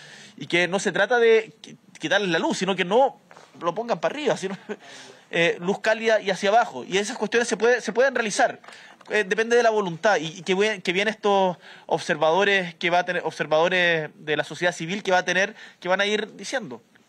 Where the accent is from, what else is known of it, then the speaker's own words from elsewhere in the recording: Magallanes, Chile; pues yo soy magallánico